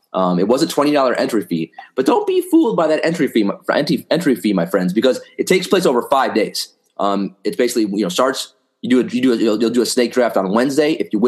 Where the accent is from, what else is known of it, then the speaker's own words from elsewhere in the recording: Wisconsin, United States; now in New York, United States; And then I'm from Wisconsin, so compared to Wisconsin, this is nothing. But still, now I've been in New York 12, 13 years